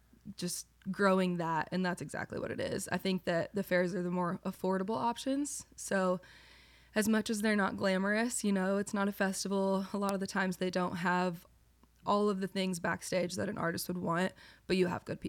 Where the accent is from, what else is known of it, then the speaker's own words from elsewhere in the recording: Arkansas, United States; I came from Arkansas. Like, this isn't supposed to be where I'm at.